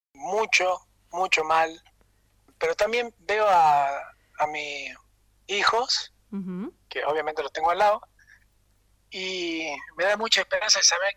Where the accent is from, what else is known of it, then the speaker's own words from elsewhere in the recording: Jujuy, Argentina; También, sí, por supuesto, soy colla orgulloso.